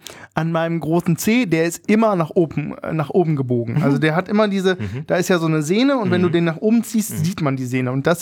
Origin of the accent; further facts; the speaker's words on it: Berlin, Germany; wir sind Berliner